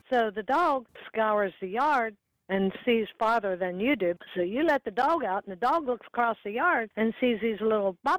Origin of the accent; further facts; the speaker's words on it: Washington, United States; I'm from Washington State originally and was in Gettysburg.